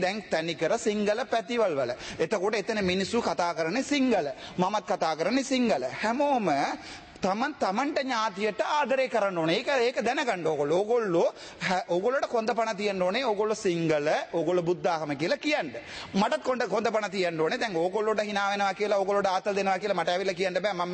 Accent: Sri Lanka; சகலமும் நிறைந்த ஒரு நாட்டில தான் நான் பிறந்து வளர்ந்து, நான் தமிழீழம் என்கிற நாட்டில தான் நான் என்னுடைய கால் பதிங்கியது 86 ஆண்டு.

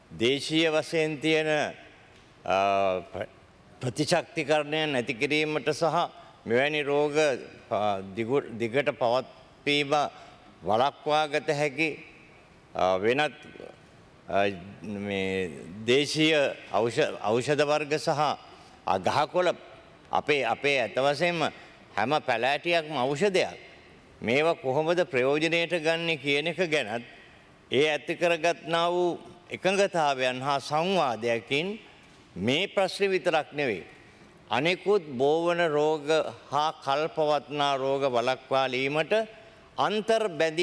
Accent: Southern Province, Sri Lanka; මම දකුණු පළාතේ කෙනෙක් හැටියට මම දන්නවා

